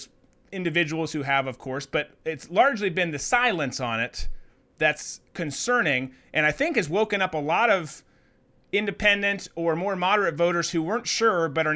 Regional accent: Minnesota, United States; and I'm from Minnesota originally.

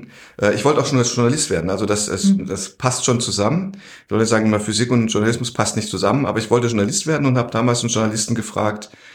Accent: Freiburg, Baden-Württemberg, Germany; also born or lived in Mannheim, Germany; Ich bin eigentlich in Baden-Württemberg aufgewachsen, also in Baden geboren, in Mannheim, aber schon als ganz kleines Kind sind meine Eltern nach Freiburg, in die Nähe von Freiburg umgezogen. Da bin ich aufgewachsen, sehr schöne Gegend

